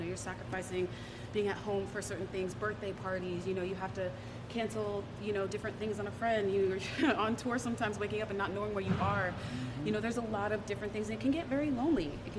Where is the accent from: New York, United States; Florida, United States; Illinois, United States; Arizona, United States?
Arizona, United States; I am a Cardinals fan because I was born and raised in Arizona.